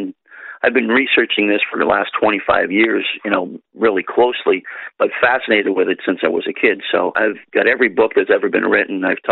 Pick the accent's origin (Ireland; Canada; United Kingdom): Canada; Nova Scotia; I grew up mostly in Nova Scotia, and my grandmother lived right across from the island.